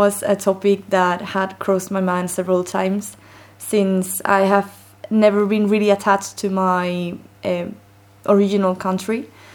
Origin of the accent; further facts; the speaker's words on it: Spain; I am 21 years old, and I'm from Spain